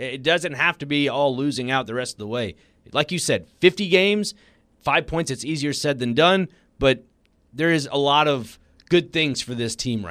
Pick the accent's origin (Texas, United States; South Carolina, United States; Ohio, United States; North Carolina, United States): North Carolina, United States; Asheville; Yeah, look, I'm born and raised in Asheville.